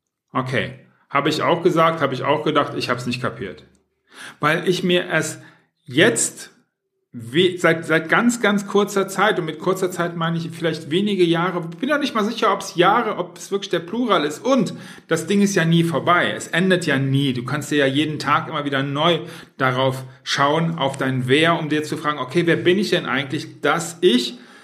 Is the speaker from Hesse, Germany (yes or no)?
no; Düsseldorf, North Rhine-Westphalia, Germany; ich komme aus Düsseldorf